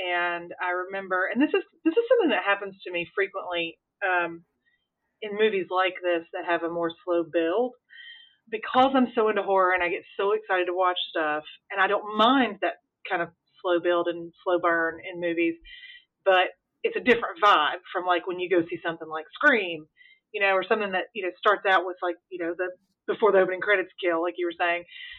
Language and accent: English; the South, United States; I am a Christian, and growing up in the South, around a lot of Baptists and other evangelicals